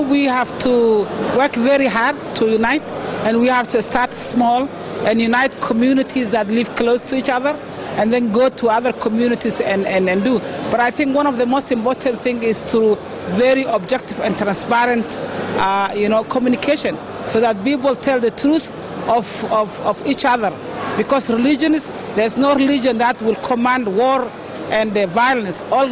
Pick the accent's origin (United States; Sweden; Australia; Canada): Canada; Toronto, Ontario; I'm from Canada, the Somali civil society delegate from Toronto, Canada.